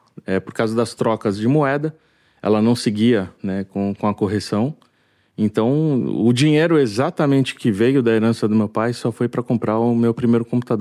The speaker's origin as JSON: {"language": "Portuguese", "region": "São Paulo", "country": "Brazil", "tie": "born or raised there", "said": "Eu fui criado na Coab 1, em Artur Alvim, conjunto habitacional."}